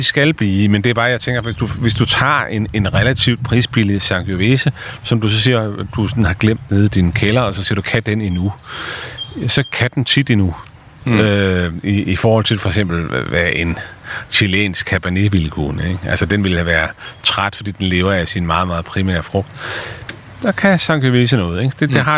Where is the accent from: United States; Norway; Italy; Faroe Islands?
Italy; Predappio, Emilia-Romagna; Danish is a second language; now in Denmark; den vin, der kommer fra der, hvor jeg kommer fra, det er naturligvis en særlig vin. Så det er ikke bare en toskansk vin, det er en Predappio-vin.